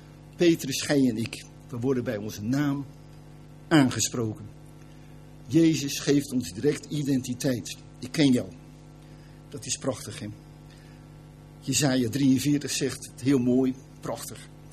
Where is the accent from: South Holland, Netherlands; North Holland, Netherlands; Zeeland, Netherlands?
South Holland, Netherlands; Katwijk; Ik ben in Katwijk opgevoed, hervormd en gereformeerd. En daarna bij andere kerken.